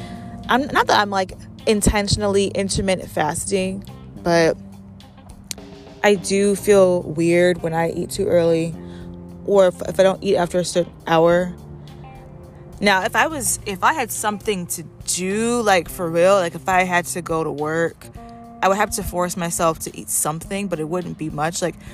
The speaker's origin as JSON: {"language": "English", "country": "United States", "said": "because surprise, surprise, I'm American."}